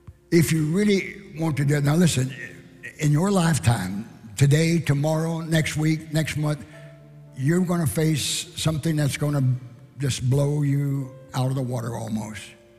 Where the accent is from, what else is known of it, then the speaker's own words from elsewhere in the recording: Oklahoma, United States; Because see, I was from Oklahoma. I was a Confederate.